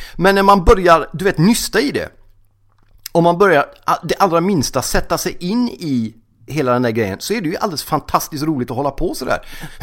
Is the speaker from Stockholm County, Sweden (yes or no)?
no; Gothenburg, Västra Götaland County, Sweden; Som göteborgare så får man ju liksom handbollen med blod.